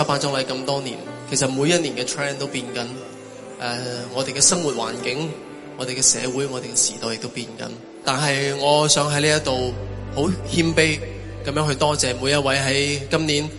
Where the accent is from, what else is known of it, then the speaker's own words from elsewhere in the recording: Guangzhou, Guangdong, China; moved away as an adult; now in Hong Kong; 我作為一個廣州人，在香港打拼了23年，